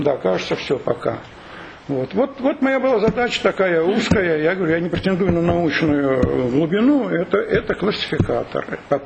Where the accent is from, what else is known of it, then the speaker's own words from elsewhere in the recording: Saratov, Saratov Oblast, Russia; Ну, я саратовец, мне ближе этим.